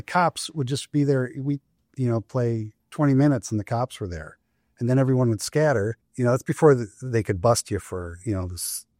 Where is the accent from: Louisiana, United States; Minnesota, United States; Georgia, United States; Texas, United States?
Minnesota, United States; Robbinsdale; But well, and it goes back to growing up in Robbinsdale.